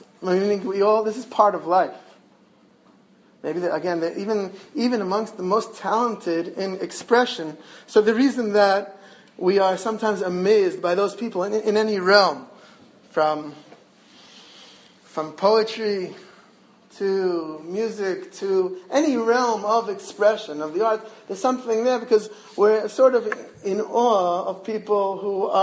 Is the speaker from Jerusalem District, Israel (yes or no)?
no; Jaffa, Tel Aviv District, Israel; I'm from Yafo, and Ben Yehuda is almost opposite.